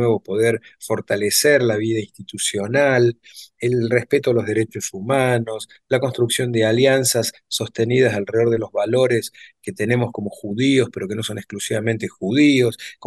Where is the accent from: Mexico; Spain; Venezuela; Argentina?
Argentina; los judíos argentinos somos argentinos